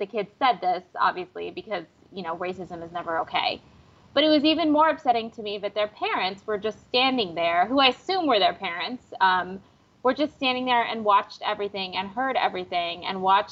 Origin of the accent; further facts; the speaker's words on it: Midwest, United States; because it was like me in the 1980s growing up in the Midwest.